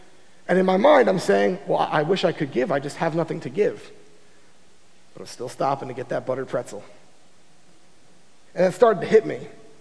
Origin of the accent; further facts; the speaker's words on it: Smithtown, New York, United States; I grew up in Smithtown, New York. You know, I growing up, we moved there in third grade.